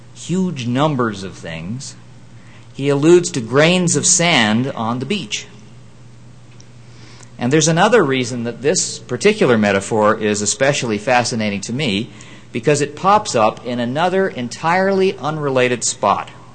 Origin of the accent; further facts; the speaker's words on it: Canada; Actually, I'm from Canada, but you know what I mean.